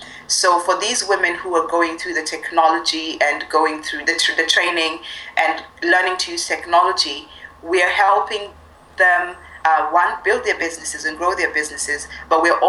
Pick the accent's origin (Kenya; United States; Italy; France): Kenya; I did not want to limit myself to one African country because I'm Kenyan, because Africa is so big.